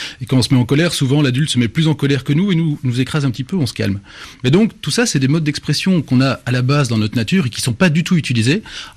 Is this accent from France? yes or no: no; Belgium; donc moi je viens de Belgique